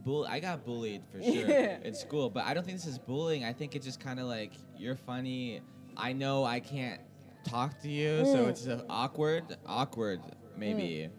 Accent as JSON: {"language": "English", "town": "San Diego", "region": "California", "country": "United States", "lives_now": "Orlando, United States", "said": "And, like, so I'm from San Diego, which is, like, 2 hours south of L.A., like, by Mexico."}